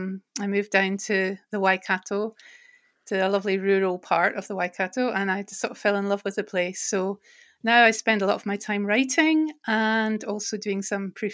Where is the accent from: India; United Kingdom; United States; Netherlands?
United Kingdom; Edinburgh, Scotland; moved away as an adult; now in Auckland, New Zealand; I am originally from Scotland, Edinburgh in Scotland, and I moved over to Aotearoa, New Zealand in 2011